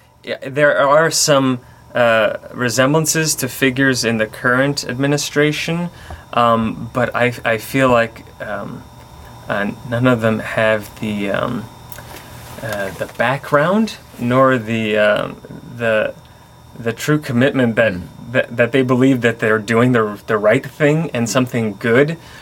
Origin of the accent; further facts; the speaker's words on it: Albania; English is a second language; moved away as an adult; now in United States; I'm from Albania. I came to the United States in 94, shortly after communism had fallen in Albania, and I didn't know a word of English, and then I learned it eventually, and I became a naturalized citizen 2 years ago